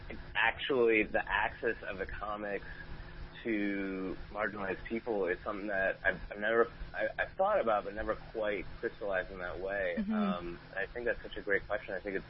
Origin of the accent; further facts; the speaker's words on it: Minnesota, United States; I tell you, I grew up in Minnesota, so, like, I know, like, the Midwest.